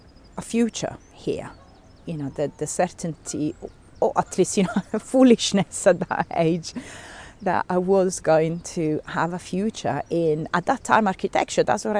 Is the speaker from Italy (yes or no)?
yes; Sicily, Italy; accent: Italian; English is a second language; So I suppose I can start from saying that I was born in Italy, in Sicily in particular.